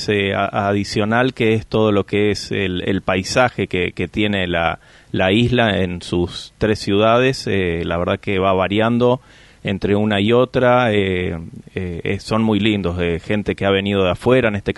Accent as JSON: {"language": "Spanish", "town": "Río Grande", "region": "Tierra del Fuego", "country": "Argentina", "tie": "born there", "said": "yo, por ejemplo, soy nacido acá en Río Grande, de Tierra del Fuego"}